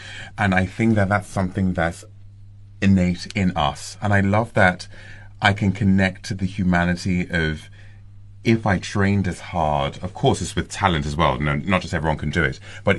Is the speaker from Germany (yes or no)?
no; Nigeria; I grew up in Nigeria.